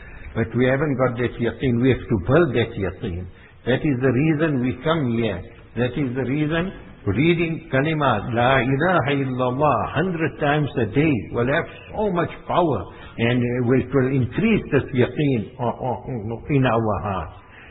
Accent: South Africa; I thought that we once perhaps that being South African, we got money, so I'll take a taxi and we'll go.

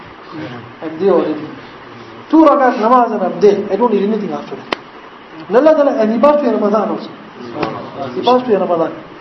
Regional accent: Stanger, KwaZulu-Natal, South Africa; But this enjoyment you will get, we had one something in Stanger, my hometown.

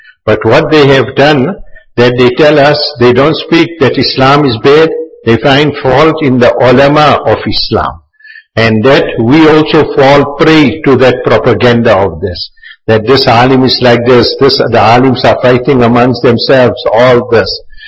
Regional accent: India; not just because we are Indians also, and therefore we give preference to Urdu language, which we take as an Indian language

